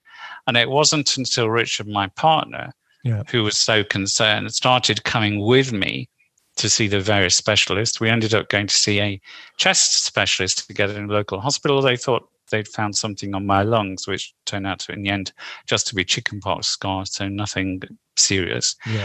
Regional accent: North West England, United Kingdom; born there; also born or lived in Paris, France; I was born in Lancashire, which I know is a place dear to your own heart.

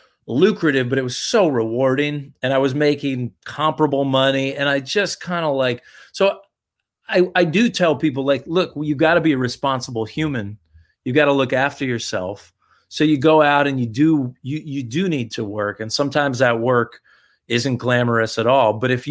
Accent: Connecticut, United States; You know, growing up in Fairfield County, everybody loves to tell you, what are you really going to do?

